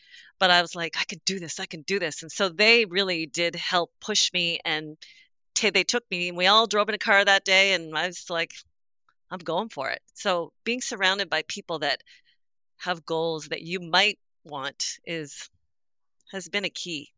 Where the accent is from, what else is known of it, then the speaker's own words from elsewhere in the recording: Canada; also born or lived in Grand Cayman; As a Canadian with no winters, it was heavenly.